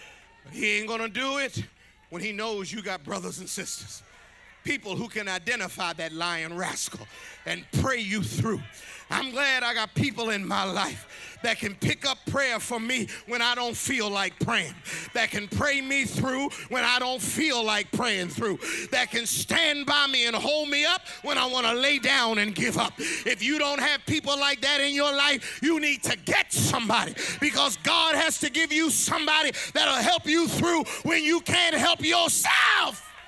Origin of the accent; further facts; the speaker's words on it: Pennsylvania, United States; I grew up in the Raymond Rosen Project area, but I stayed over in the Raymond Rosen Project.